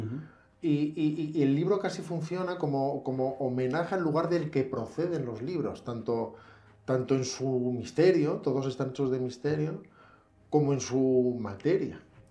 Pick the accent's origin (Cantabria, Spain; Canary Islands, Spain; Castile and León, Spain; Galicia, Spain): Castile and León, Spain; Salamanca; ambos nos criamos en Salamanca, que es una ciudad hecha de frío y piedra, que conocemos muy bien.